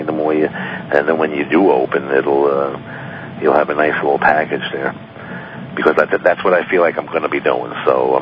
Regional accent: New York City, New York, United States; My hometown, New York City.

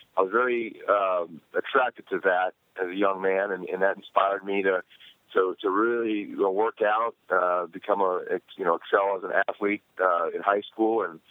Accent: Portland, Oregon, United States; growing up around Andre the Giant, Jesse Ventura, guys coming to the Portland territory where I have my most significant childhood memories.

